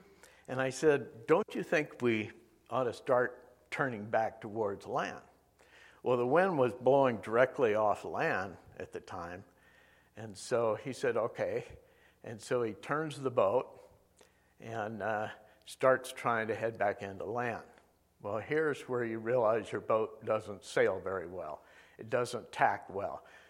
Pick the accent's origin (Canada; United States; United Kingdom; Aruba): Aruba; I knew better after growing up in Aruba.